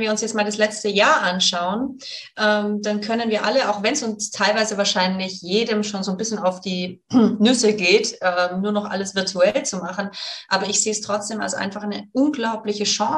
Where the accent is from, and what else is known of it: Baden-Württemberg, Germany; born there